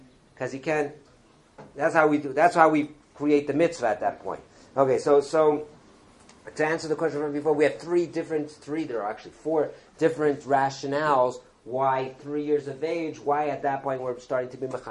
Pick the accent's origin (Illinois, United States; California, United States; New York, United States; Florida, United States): California, United States; Los Angeles; I remember growing up in Los Angeles, no one used to do this that I knew.